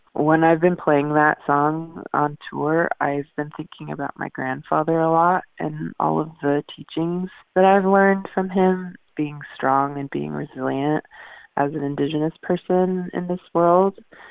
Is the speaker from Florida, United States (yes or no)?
no; Washington, United States; I grew up in the Swinomish Indian tribal community in Northwest Washington State with a family that's very musical.